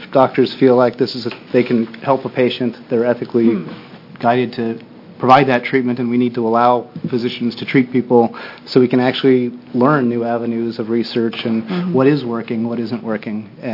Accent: Corvallis, Oregon, United States; I'm from Corvallis, Oregon.

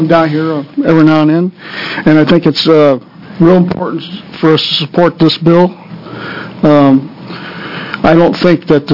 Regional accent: Salem, Oregon, United States; I'm from Salem here.

